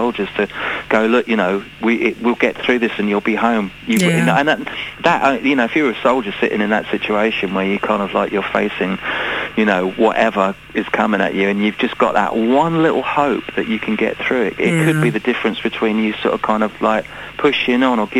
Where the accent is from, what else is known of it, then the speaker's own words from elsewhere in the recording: Brighton, South East England, United Kingdom; These were in Brighton, by the way, because I grew up in Brighton.